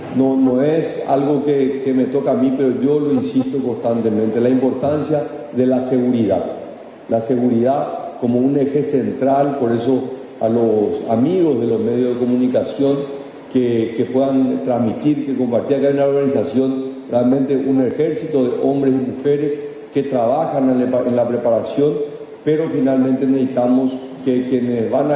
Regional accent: Paraguay; y realmente de corazón orgulloso como paraguayo

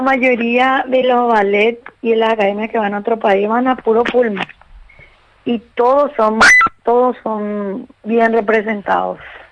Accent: Luque, Central, Paraguay; como somos de Luque

